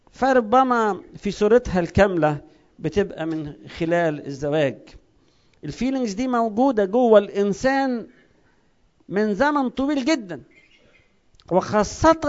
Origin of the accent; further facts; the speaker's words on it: Egypt; وإحنا كمصريين معذرة يعني قبل الجواز نتوزن بالكيلو وبعد الجواز نتوزن بالطن